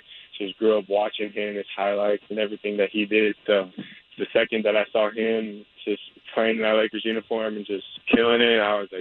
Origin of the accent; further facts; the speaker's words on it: California, United States; everyone thinks I should be a Warrior fan because I'm from the Bay, but what I've experienced in the Bay Area is just a lot of bandwagon Warrior fans.